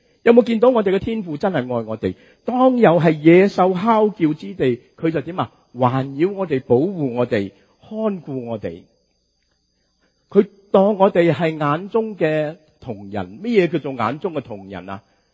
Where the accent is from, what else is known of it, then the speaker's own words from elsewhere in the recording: Guangdong, China; 我哋广东人讲话仲一针见血